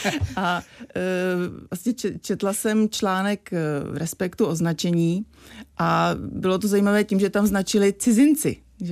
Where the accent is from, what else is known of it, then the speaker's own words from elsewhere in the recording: Žamberk, Pardubice Region, Czechia; No, já pocházím z Pardubického kraje. Já pocházím ze Žamberka, takže tam to mám moc ráda.